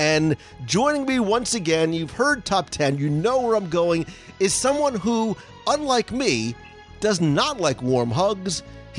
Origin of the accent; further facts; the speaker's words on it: New Jersey, United States; I'm originally from Jersey. So you know what real cold is.